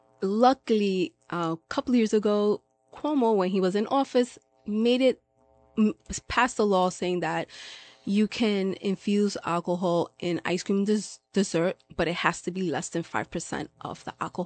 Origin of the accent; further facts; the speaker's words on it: Brooklyn, New York, United States; now in Dutchess County, United States; So originally, I come from New York City. So I'm from Brooklyn. I moved up here to Dutchess County when I have now 4 years in August.